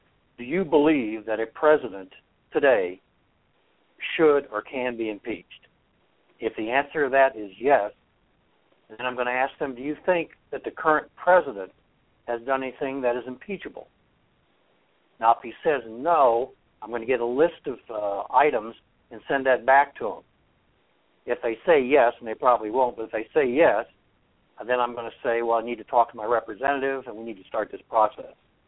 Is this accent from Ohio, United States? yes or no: yes; Ohio, United States; I'm from Ohio. I know better.